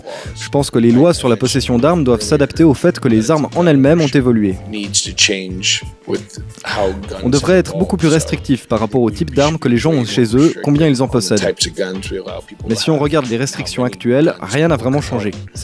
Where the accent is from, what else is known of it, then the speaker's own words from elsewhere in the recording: California, United States; Il faut savoir que je viens du sud de la Californie.